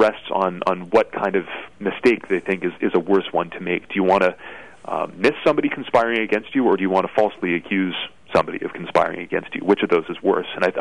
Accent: Canada; now in United Kingdom; I'm actually an invader. I am not from Kent. I am actually Canadian.

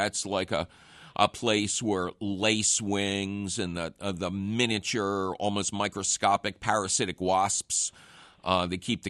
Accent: Philadelphia, Pennsylvania, United States; Yeah, where I grew up in Philly was said to be old Lenape land as well.

